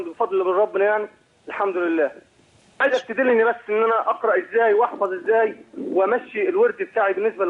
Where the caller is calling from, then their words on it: Jordan; أنا بكلمك من الأردن.